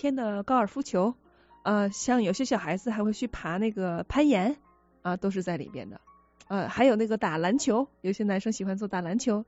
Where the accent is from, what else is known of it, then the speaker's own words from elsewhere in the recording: China; 因为我们是中国人嘛，亚洲人